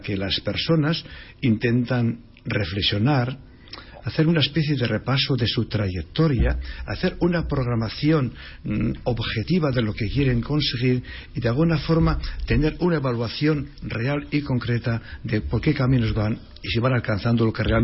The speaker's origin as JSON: {"language": "Spanish", "town": "Villar de Torre", "region": "La Rioja", "country": "Spain", "tie": "born or raised there", "also_born_or_lived": "Salamanca", "said": "Yo soy riojano, de un pueblo muy cercano a San Millán, Villar de Torre, insignificante en el calendario, en la geografía, digamos, de La Rioja. Pero bueno, yo nací ahí y prácticamente he pasado mi vida, sobre todo, en Salamanca"}